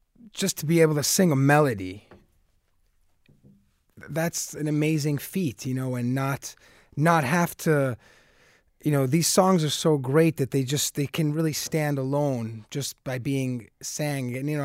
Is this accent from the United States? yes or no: yes; New York, United States; I grew up in New York playing bebop, and … were really my first influences.